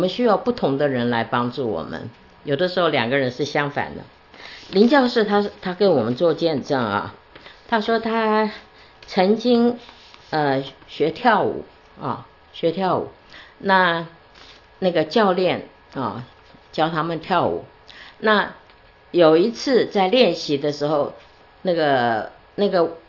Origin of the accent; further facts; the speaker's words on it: China; 因为我们中国人啊，很多的捆绑